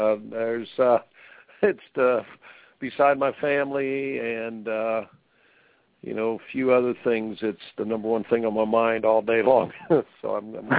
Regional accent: Indiana, United States; I'm just doing my, you know, what I'd been taught growing up in Indiana to do, you know, not take something for nothing.

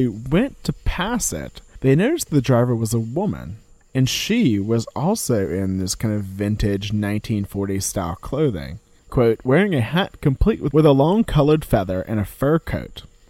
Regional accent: Louisiana, United States; this is one that happens near my hometown in Louisiana.

